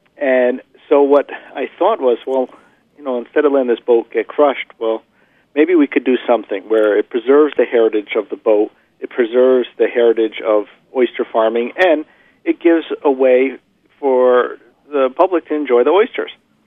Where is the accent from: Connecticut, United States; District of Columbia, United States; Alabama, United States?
Connecticut, United States; Norwalk; I grew up in Norwalk, Connecticut, right where these boats were ported.